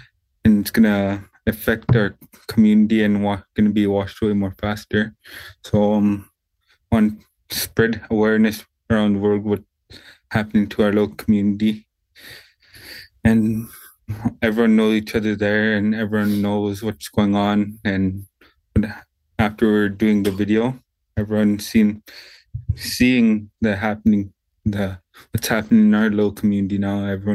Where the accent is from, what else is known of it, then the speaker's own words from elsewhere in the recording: Tuktoyaktuk, Northwest Territories, Canada; I grew up in Tuktoyaktuk. I love that community.